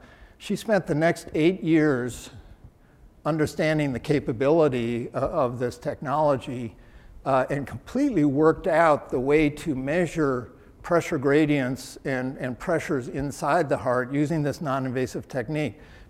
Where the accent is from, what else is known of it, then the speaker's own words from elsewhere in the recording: Minnesota, United States; And growing up in Minnesota at the time I did, we were a little suspicious of California.